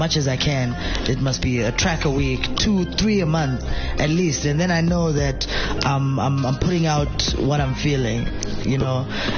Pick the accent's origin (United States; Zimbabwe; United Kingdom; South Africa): Zimbabwe; They know that I'm from Zimbabwe. I rep Zimbabwe.